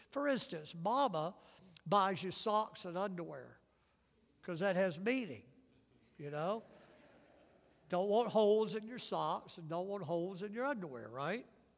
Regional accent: Mississippi, United States; I remember growing up in Mississippi, we didn't get snow. And because I was down in the southern part of Mississippi.

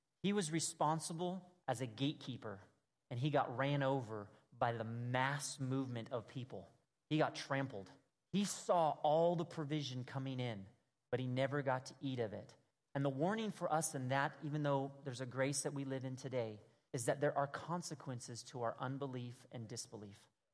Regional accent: California, United States; Now, I'm from Southern California.

